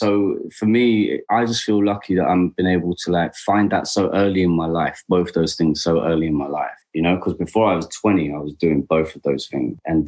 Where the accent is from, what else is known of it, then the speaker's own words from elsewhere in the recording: London, United Kingdom; I'm a kid from the suburbs, you know, like I'm just outside of London, but I spent my whole life growing up in the Dome in Tufnell Park and places like that.